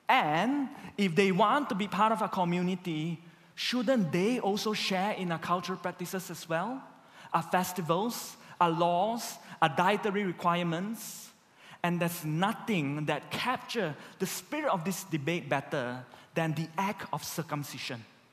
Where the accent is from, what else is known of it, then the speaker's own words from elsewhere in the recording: Malaysia; I'm ethnically Chinese, but I'm not culturally Chinese, right? I'm culturally Malaysian.